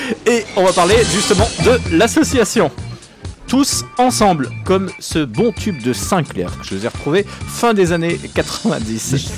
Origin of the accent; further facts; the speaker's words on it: Lyon, Auvergne-Rhône-Alpes, France; Alors moi, je suis natif de Lyon